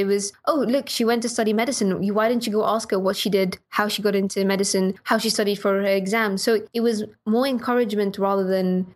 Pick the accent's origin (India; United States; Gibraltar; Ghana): Gibraltar; so in growing up in Gibraltar, we had an intern community around us as well.